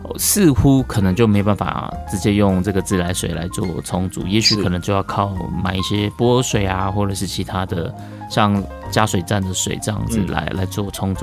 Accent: Yunlin County, Taiwan; 因为我老家在云林，那我回去的时候我也有测过

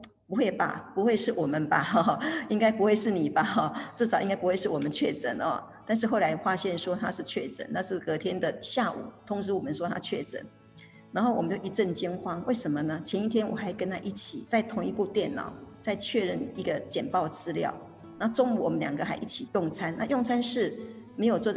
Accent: Taiwan; 日本的他们的全国都是非常的感恩我们来自台湾的爱心哈

